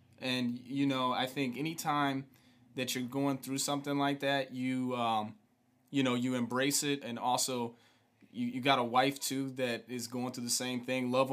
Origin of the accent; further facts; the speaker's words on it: Toledo, Ohio, United States; I grew up in Toledo, Ohio.